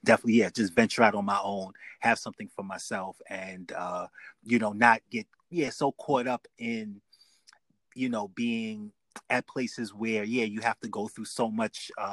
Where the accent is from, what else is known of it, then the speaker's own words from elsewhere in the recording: New York, United States; now in Atlanta, United States; I'm currently in the Atlanta area. I'm originally from New York.